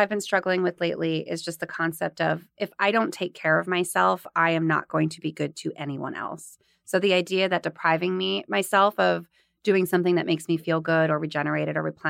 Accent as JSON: {"language": "English", "region": "California", "country": "United States", "said": "from California."}